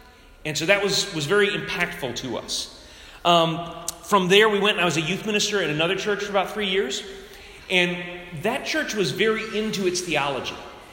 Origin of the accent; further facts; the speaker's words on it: Georgia, United States; So first up, my parents are both from Rhode Island, but I was raised in Georgia. And so I was raised as a Yankee in the South.